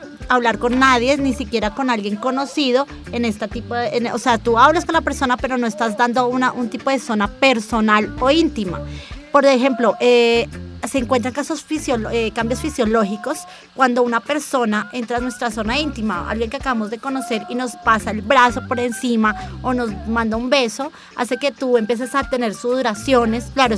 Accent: Colombia; una cultura como la colombiana, no saludamos de beso o no abrazamos.

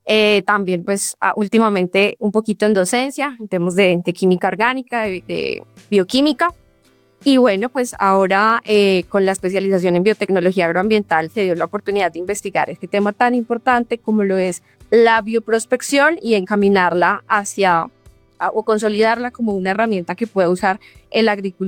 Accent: Yopal, Casanare, Colombia; also born or lived in Villavicencio; oriunda de los Llanos Orientales, nacida en Villavicencio Meta, criada en Yopal, Casanare, y crecí rodeada de cultivos de arroz.

